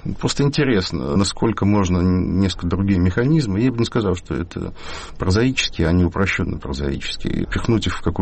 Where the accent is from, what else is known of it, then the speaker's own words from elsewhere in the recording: Riga, Latvia; now in Saint Petersburg, Russia; Я еще из Риги, да? Там все обнулилось, все структуры какие-то, в которых живешь. При этом я живу в Питере, на Пушкинской 10.